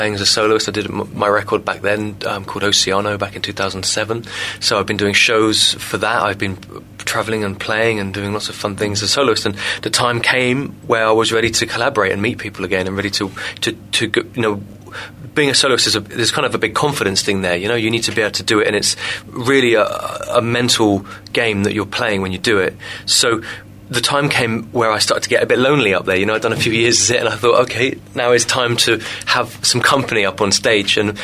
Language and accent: English; Guildford, South East England, United Kingdom; So we managed to get … to come and play in my hometown in Guildford, put on a show there